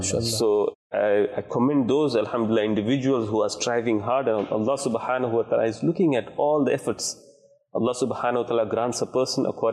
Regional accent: India; first language Hindi; And my home language, my mother tongue is Hindi.

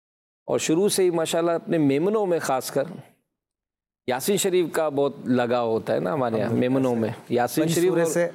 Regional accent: Hyderabad, Sindh, Pakistan; حیدرآباد سندھ سے ہی تعلق ہے اور پیدائش بھی وہیں ہوئی ہے

